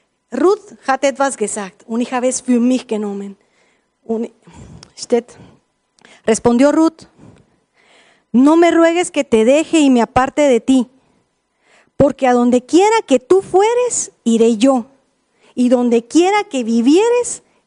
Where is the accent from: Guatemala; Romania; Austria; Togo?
Guatemala; German is a second language; now in Germany; Ich komme aus Guatemala und habe ich bekommen, dass es gibt Leute hier, das auf Spanisch redet.